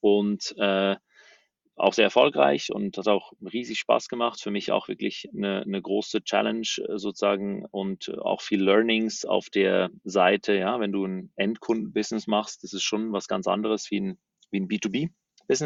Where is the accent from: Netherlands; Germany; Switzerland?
Switzerland; als Schweizer, wie du richtig gesagt hast, und aber auch Europäer